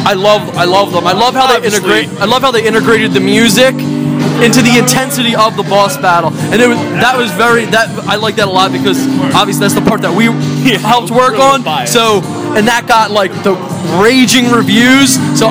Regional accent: East Coast, United States; So we're from the East Coast.

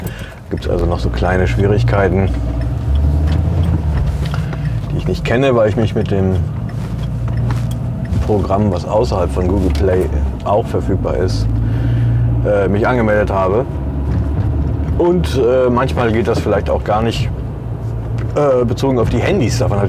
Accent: North Rhine-Westphalia, Germany; Ja, ich bin ja Westfale, ich kenne mich hier in Düsseldorf nicht aus.

